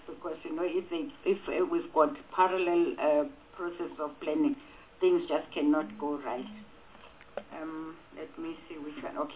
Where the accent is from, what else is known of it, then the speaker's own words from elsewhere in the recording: Gauteng, South Africa; I come from Gauteng